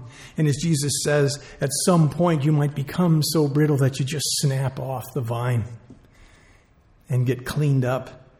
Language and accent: English; Illinois, United States; I grew up in the Chicago area, so I was up at home visiting my mom and my sister